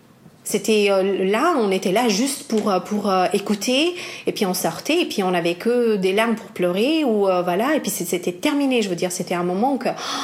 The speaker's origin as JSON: {"language": "French", "country": "Albania", "tie": "born or raised there", "moved": "yes", "lives_now": "France", "said": "Moi, je viens d'Albanie. Je suis née, j'ai grandi là-bas, mais ça fait quand même 23 ans que je suis en France."}